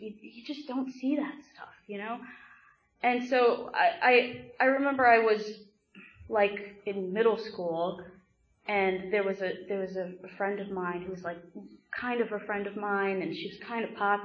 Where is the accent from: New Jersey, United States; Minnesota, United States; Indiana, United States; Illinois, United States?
New Jersey, United States; You know, I grew up in Bergen County in New Jersey, small suburban town. You know, I grew up in a Pakistani Muslim household where we did not drink.